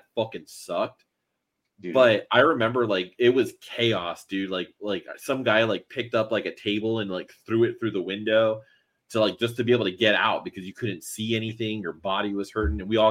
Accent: Miami, Florida, United States; I grew up in Miami, and we didn't really have, like, a lot of venues to be able to put on shows.

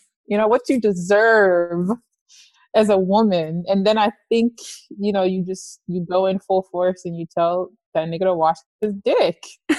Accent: Atlanta, Georgia, United States; because, you know, I'm from Atlanta

